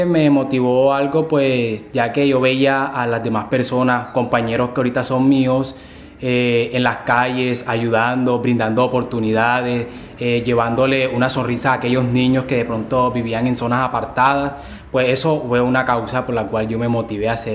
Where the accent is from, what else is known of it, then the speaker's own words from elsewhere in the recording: Colombia; porque igualito todos somos colombianos y todos queremos el bien para los demás.